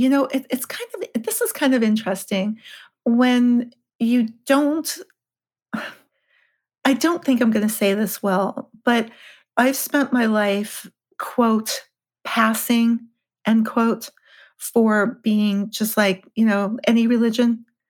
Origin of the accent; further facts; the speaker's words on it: Los Angeles, California, United States; I'm from LA, I'm from California.